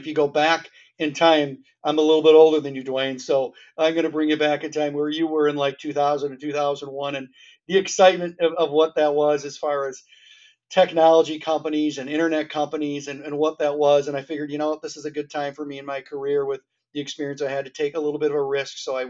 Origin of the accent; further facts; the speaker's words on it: Minneapolis, Minnesota, United States; now in Massachusetts, United States; I grew up in the Twin Cities, Minneapolis, St. Paul.